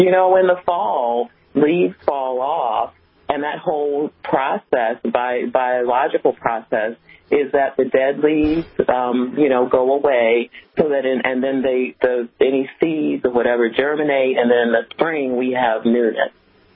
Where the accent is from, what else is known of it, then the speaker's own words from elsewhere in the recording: Brooklyn, New York, United States; Brooklyn, which at the time I grew up was, you know, inner city with a lot of...